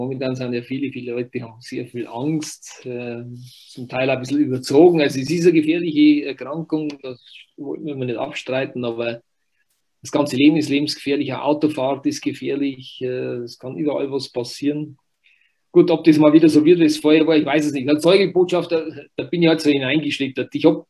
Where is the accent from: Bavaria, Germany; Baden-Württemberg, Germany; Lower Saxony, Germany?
Bavaria, Germany; Wurz; ich bin in Wurz aufgewachsen, Wurz, Gemeinde Büchersreuth, also ein kleines Dorf, und wurde auch Ministrant